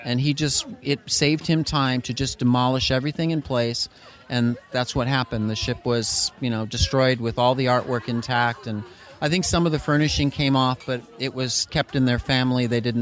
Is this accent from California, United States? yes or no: yes; Los Angeles, California, United States; Yeah, well, for me, I grew up in Los Angeles